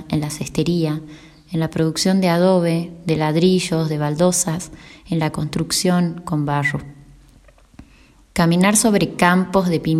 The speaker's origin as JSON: {"language": "Spanish", "town": "Cafayate", "region": "Salta", "country": "Argentina", "lives_now": "San Carlos, Argentina", "said": "soy artista visual de Cafayate, Salta. Vivo a 22 kilómetros de Cafayate, en un pueblo que se llama San Carlos, un pueblo antiguo de tradición ceramista, de arquitectura en barro, agricultura en especias, un pueblo árido"}